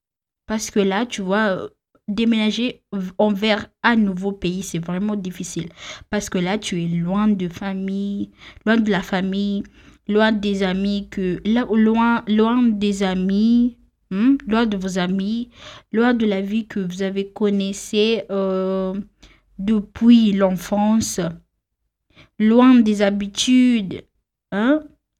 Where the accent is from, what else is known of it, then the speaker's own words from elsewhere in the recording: Kenya; Je sais que comme les Kenyans, on a en fait pour aller au lycée